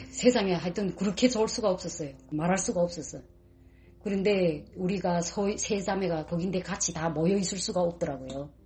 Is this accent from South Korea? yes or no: no; North Korea; 그냥 저희는 탈북자인데 우린 두 자매다